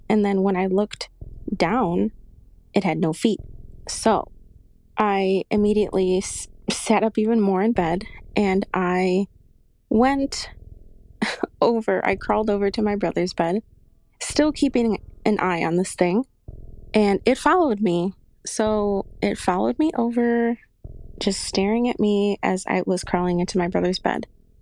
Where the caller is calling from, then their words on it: Chicago, Illinois, United States; Okay, so I am from Chicago. … a little bit of backstory about me.